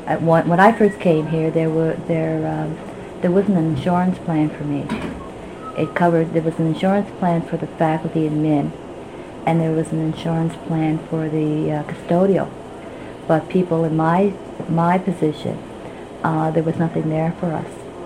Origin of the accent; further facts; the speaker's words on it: Nova Scotia, Canada; now in Halifax, Canada; I don't live in Halifax. Well, I live in Halifax, but I'm from Cape Breton, so I always like to go home over the holidays and visit with my family